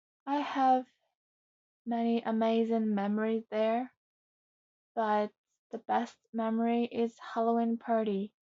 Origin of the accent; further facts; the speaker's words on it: Sapporo, Hokkaido, Japan; English is a second language; I'm 4th grade and I'm from Sapporo.